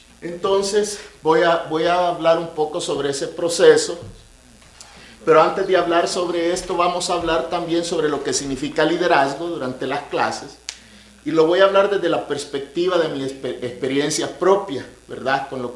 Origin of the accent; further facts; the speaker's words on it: El Salvador; tengo 40 años ya, 31 de diciembre cumplo mis 40 años. Este, soy originario de El Salvador. Crecí en una familia donde desde el primer grado lo ponen a uno en un colegio católico de solo varones.